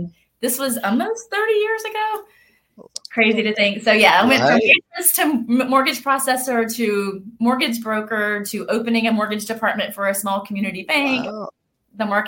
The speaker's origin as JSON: {"language": "English", "region": "Georgia", "country": "United States", "said": "I'm from Georgia, and I should probably get licensed in Georgia"}